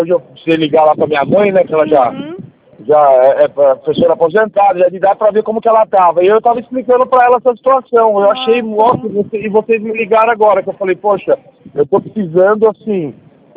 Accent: Jundiaí, São Paulo, Brazil; que eu sou de Jundiaí

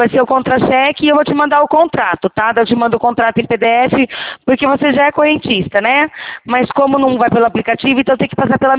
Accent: São Paulo, Brazil; Então, eu sou do interior de São Paulo, né?

